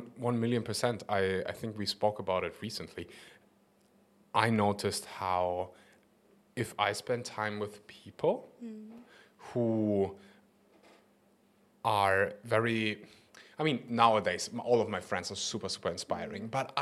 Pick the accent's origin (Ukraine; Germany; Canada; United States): Germany; I grew up in Germany, safe countries.